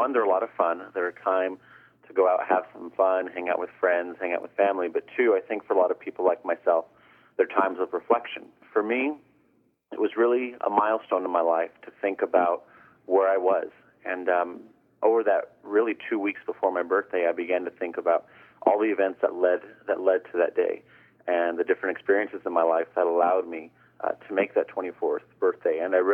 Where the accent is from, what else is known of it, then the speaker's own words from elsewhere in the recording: Las Cruces, New Mexico, United States; Well, I grew up in a small city in New Mexico, and actually the city that I grew up in is Las Cruces, and Las Cruces has a population of around 80,000 people